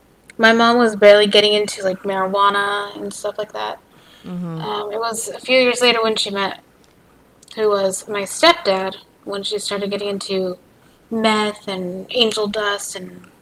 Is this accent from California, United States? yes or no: yes; California, United States; now in Dallas, United States; Well, as she said, I'm here in Dallas. I'm originally from California.